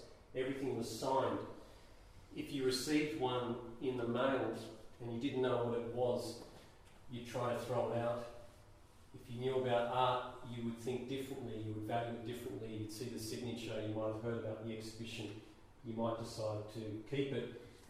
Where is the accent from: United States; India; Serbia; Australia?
Australia; Tasmania; I'm from Tasmania, I'm Australian, I'm here on sabbatical.